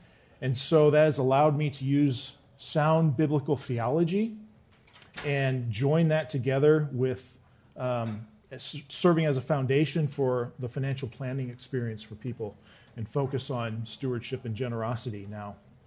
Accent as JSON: {"language": "English", "region": "Midwest", "country": "United States", "tie": "born or raised there", "said": "I grew up in the Midwest and came out here to attend seminary in 1998."}